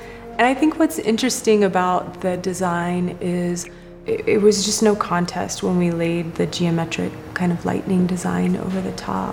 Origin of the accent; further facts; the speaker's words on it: Chemehuevi Valley, California, United States; I am a contemporary fine art photographer. I'm from the Chinwipe Valley Indian Reservation in the heart of the Mojave Desert. We're on the California side of the Colorado River.